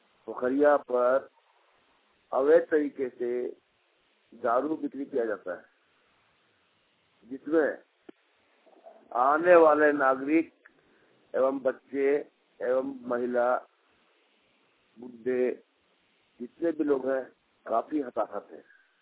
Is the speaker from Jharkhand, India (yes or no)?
yes; Jainagar, Jharkhand, India; ग्राम post Jaynagar, जिला कोडरमा का रहने वाला हूँ।